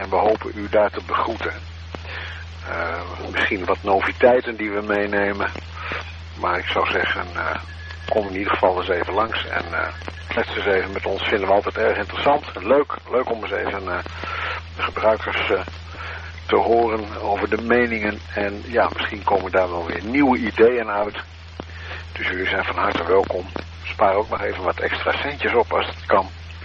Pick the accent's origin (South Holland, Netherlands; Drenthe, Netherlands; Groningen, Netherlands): Drenthe, Netherlands; Assen; uit Assen.